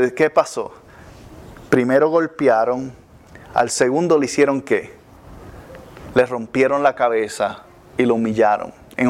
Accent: Puerto Rico; En Puerto Rico, en mi país, decían mucho, el que no escucha consejo no llega viejo.

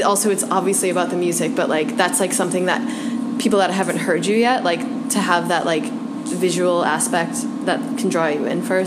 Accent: Chicago, Illinois, United States; also born or lived in New York; I am a Chicagoan. I moved to New York about a year after college, and yeah, lived there for just about a year, and I was, like, so exhausted by the end that I was ready to come home, but I'm happy to be back in Chicago.

